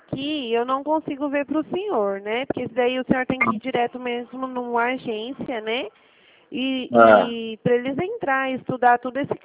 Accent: São Paulo, Brazil; eu sou aqui de São Paulo

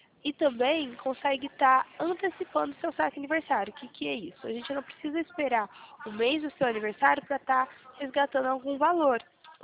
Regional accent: Guaxupé, Minas Gerais, Brazil; now in Valinhos, Brazil; Mas eu sou mineira, eu sou mineira.

